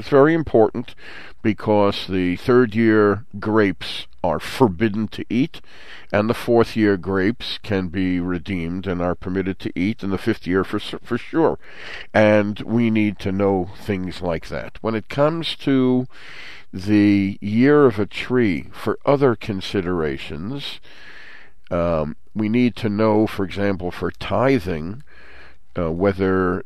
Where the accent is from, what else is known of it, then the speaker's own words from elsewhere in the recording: Brooklyn, New York, United States; moved away as an adult; also born or lived in Queens; now in Israel; I grew up in New York area. I shouldn't say that. I grew up in the sovereign state of Brooklyn and then moved to Queens before I came in Aliyah.